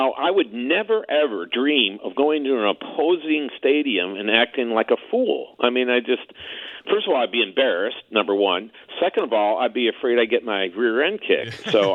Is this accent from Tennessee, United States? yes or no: no; Buffalo, New York, United States; born there; which I was born in the Buffalo Niagara Falls area